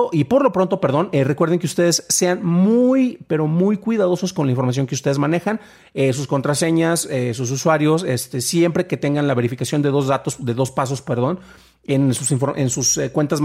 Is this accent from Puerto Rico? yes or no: no; Mexico; no me afecta a mí porque soy mexicano